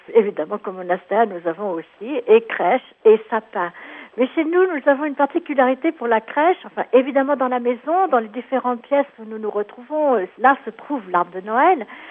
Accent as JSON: {"language": "French", "country": "France", "lives_now": "Rome, Italy", "said": "puisque je suis française d'origine."}